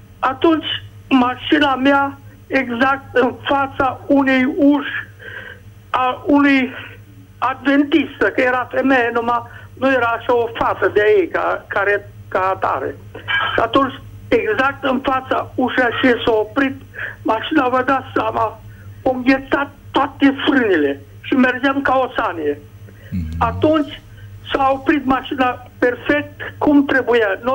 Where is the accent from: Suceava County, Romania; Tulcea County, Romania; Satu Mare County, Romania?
Satu Mare County, Romania; Satu Mare; Deci, eu sunt din Satul Mare, da?